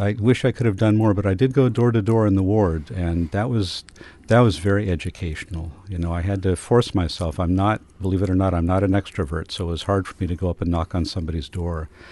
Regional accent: Sacramento, California, United States; also born or lived in Pasadena; I was born in Pasadena, Southern California. Spent most of my life in Northern California in the Sacramento area, Central Sacramento Valley kind of thing.

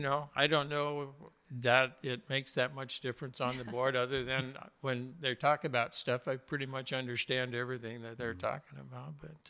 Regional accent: Montana, United States; now in Alaska, United States; Well, I grew up in Montana, and my family background is with that were early homesteaders back in the late 1800s in the early days of homesteading in Montana.

